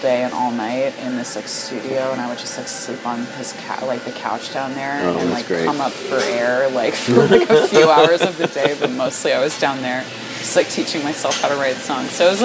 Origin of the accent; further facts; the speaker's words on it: Trevose, Pennsylvania, United States; Yeah, well, I grew up in Trevose. A lot of people don't know what that is